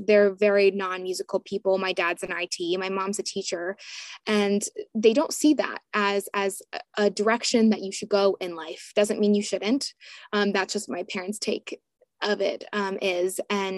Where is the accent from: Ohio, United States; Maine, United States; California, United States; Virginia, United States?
Virginia, United States; Bristow; I am from Bristow, Virginia, so Northern Virginia.